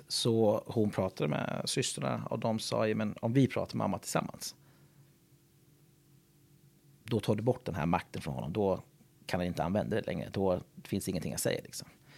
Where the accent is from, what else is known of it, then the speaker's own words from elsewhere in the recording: Ireland; jag bor ju inte hemma på Irland.